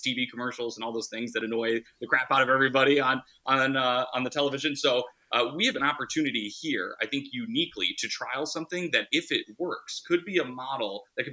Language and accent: English; Eau Claire, Wisconsin, United States; I mean, I'm from Wisconsin, grew up in Eau Claire, but my political path took me to Iowa